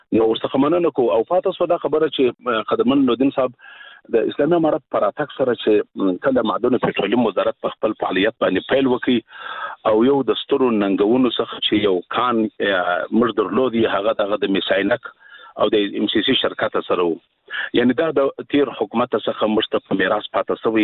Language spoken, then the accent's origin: Pashto; Afghanistan; موږ ورته متعهد پاتې یو، موږ افغانان یو